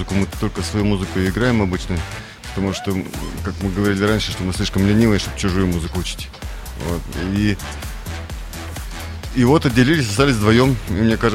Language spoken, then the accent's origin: Russian; Siberia, Russia; Ну, мы из Сибири, поэтому, наверное, two Siberians, да.